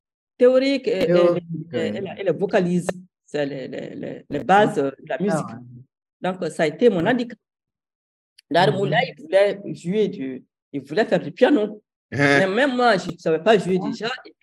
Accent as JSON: {"language": "French", "region": "Bamako", "country": "Mali", "tie": "born or raised there", "said": "j'ai vécu, je suis née au Mali, j'ai grandi au Mali, je me suis mariée au Mali"}